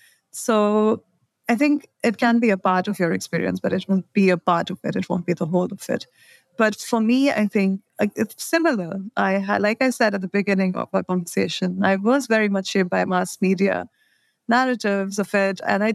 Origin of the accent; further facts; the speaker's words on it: India; I'm from India